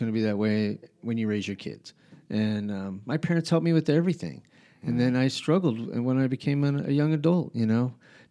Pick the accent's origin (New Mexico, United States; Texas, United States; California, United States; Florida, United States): New Mexico, United States; Albuquerque; now in Rehoboth, United States; because I came from Albuquerque. I mean, I'm not. I mean, I'm here, but I do not. I missed the.